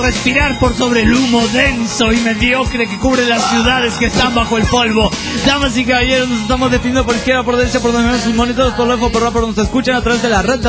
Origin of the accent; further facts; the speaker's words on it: Veracruz, Mexico; años y soy veracruzano.